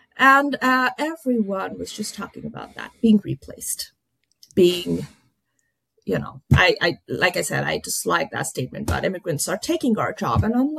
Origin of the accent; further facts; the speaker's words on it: India; now in Canada; I'm an Indian, part hyphenated identity, Indian, Indo-Canadian, right? I'm an Indian. I love spicy food, but the Canadian part of me has an upper threshold.